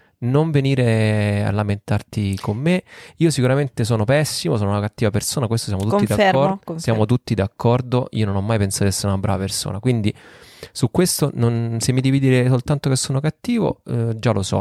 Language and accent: Italian; Rome, Lazio, Italy; E io so de Roma